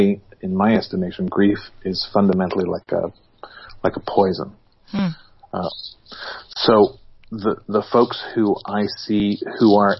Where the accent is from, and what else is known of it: England, United Kingdom